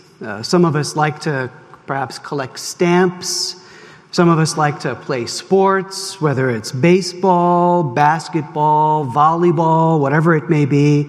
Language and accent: English; New York City, New York, United States; As many of you know, that I grew up in New York City